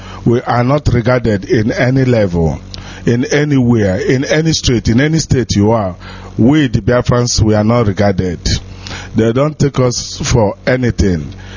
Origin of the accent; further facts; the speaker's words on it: Enugu State, Nigeria; now in Germany; I'm from Enugu State, Ogun local government.